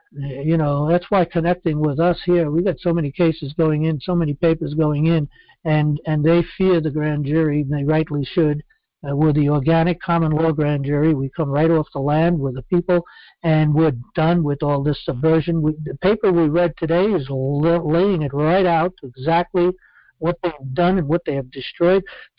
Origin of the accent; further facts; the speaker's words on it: United States; and I'm an American myself, and I'm sorry to say we're the most dumbest.